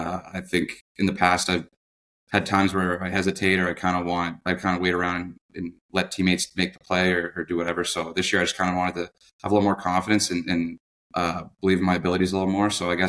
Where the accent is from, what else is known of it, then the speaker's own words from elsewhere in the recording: Halifax, Nova Scotia, Canada; So I'm from Halifax, obviously, and I played university hockey there